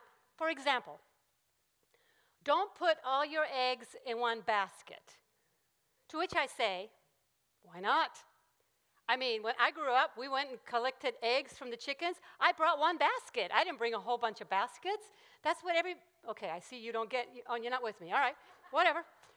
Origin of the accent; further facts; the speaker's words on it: Puerto Rico; English is a second language; all know I'm from Puerto Rico, and English is my second language.